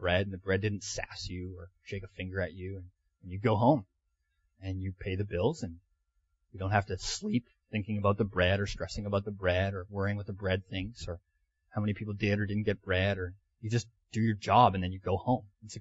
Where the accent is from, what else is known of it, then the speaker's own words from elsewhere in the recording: British Columbia, Canada; So there's me, pastor in Tawasin, born and raised in BC.